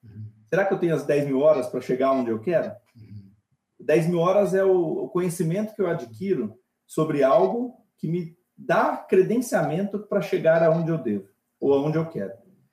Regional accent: Rio de Janeiro, Brazil; eu sou carioca

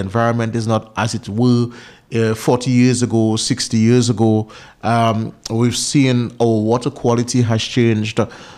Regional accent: Jimmit, Saint Paul, Dominica; I remember growing up in Jimmit, and all where the houses are now was cover and soursop trees and mocha trees

